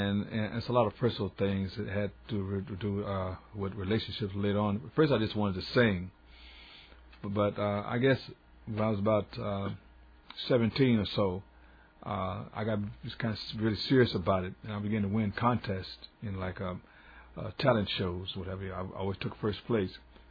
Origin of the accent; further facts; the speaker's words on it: Chicago, Illinois, United States; Born and raised in Chicago, yes.